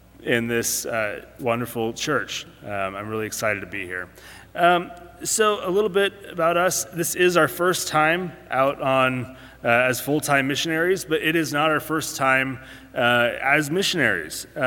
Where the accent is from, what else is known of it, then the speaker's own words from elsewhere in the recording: Oregon, United States; I'm from Oregon, by the way. So we had a lot of horse camps out there that we went and helped out.